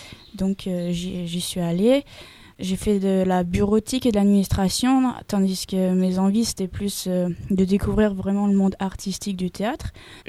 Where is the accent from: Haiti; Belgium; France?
France; Auvergne-Rhône-Alpes; Alors, je viens d'Auvergne et j'ai fait un BTS gestion et protection de la nature il y a 2 ans.